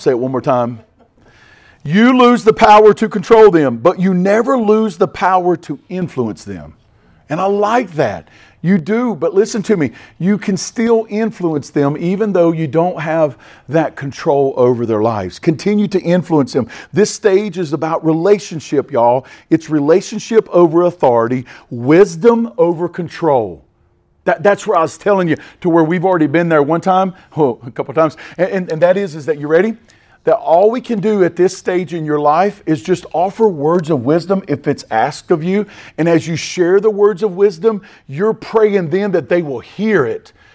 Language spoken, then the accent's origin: English; Boomer, North Carolina, United States; I'm a redneck from Boomer and I eat liver mush.